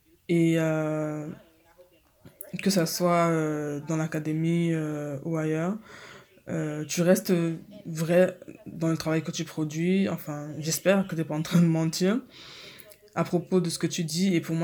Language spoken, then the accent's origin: French; Bronx, New York, United States; Je suis du Bronx, des quartiers.